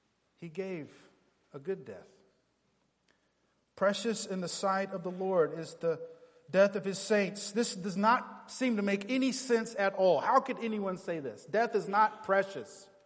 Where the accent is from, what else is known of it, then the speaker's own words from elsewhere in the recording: Appalachia, United States; I'm from the Appalachian Mountains and grew up listening to those old bluegrass songs.